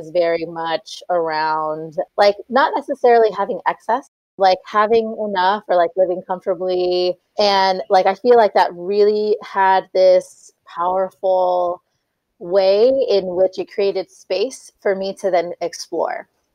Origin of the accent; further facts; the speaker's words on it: San Francisco, California, United States; born there; my parents migrated here and I was born in San Francisco.